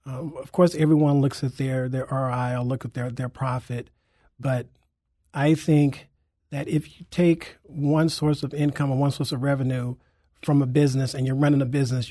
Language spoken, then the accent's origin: English; St. Louis, Missouri, United States; because I myself, growing up in St. Louis City, has always benefited from those after-school programs